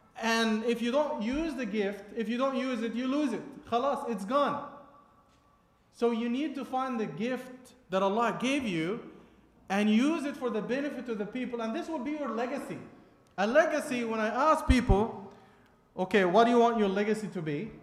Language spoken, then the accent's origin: English; Egypt; I'm from Egypt, but I love biryani so much, and this is why me achi Urdu boltam, alhamdulillah.